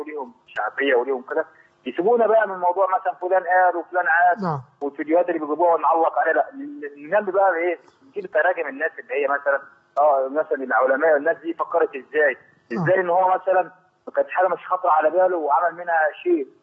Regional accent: Egypt; now in Saudi Arabia

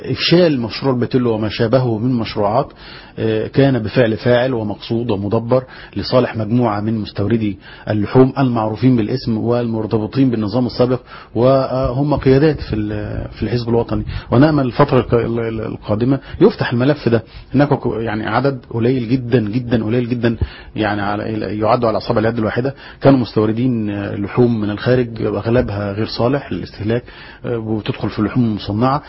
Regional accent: Egypt; عندنا في مصر

